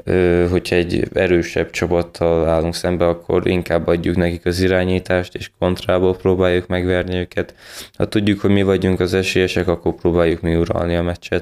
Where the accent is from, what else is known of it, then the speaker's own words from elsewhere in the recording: Kelebia, Bács-Kiskun, Hungary; Én Kelepián nevelkedtem, ott nőttem fel 12-13 éves koromig. Utána Halasra költöztünk